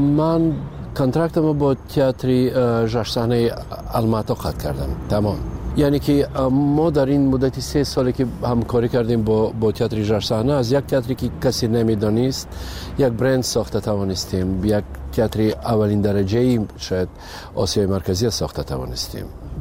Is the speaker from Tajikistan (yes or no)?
yes; Tajikistan; پیش از همه تاجیکستان وطن است. بله، این خانه ای من است و مادرم اینجاست، فرزندام اینجاست.